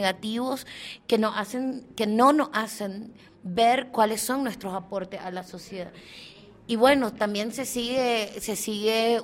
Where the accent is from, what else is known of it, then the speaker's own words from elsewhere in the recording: Nicaragua; vengo de Nicaragua, tengo un rato de estar trabajando en comunicación